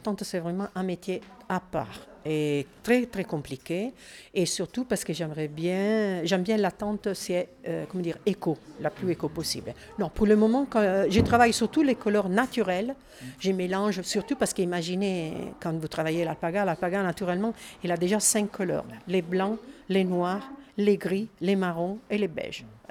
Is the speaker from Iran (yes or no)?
no; Italy; French is a second language; Alors, comme évident dans mon prononciation, je ne suis pas français, je suis italienne.